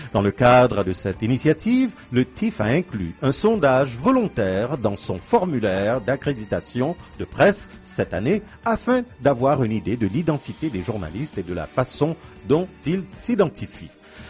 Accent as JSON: {"language": "French", "region": "Bamako", "country": "Mali", "said": "Et oui, moi je viens de Bamako."}